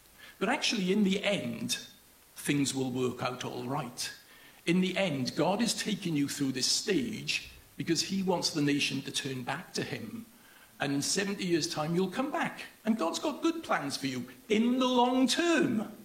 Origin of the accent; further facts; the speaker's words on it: Cardiff, Wales, United Kingdom; I'm going down to Cardiff tomorrow, I'm from Cardiff, so I know exactly where it is.